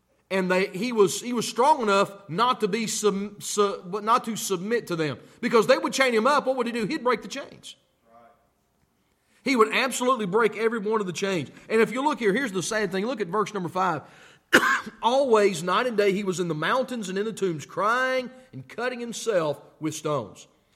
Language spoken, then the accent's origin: English; the South, United States; I'm from the South.